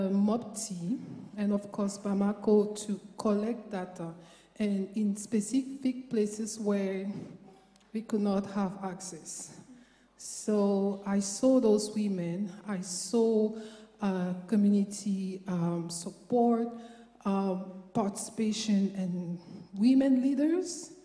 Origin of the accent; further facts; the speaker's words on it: Cameroon; born there; I was born in Cameroon